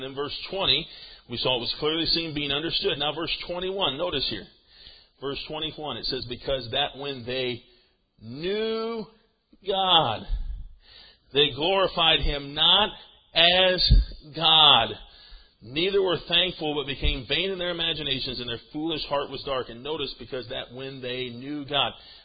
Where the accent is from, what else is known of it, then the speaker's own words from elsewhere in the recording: Nebraska, United States; But listen, I'm from Nebraska, amen. It's a beef state.